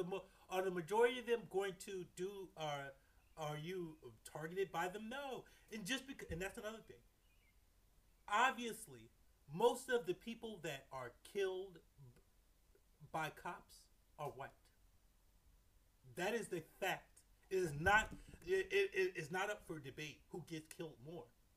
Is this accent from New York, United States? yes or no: yes; New York City, New York, United States; New York City, New York, I'm from New York.